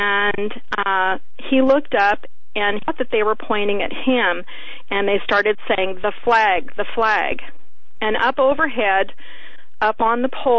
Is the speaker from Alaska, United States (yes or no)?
yes; Alaska, United States; But I'm from Alaska, so I'm outspoken like Sarah Palin.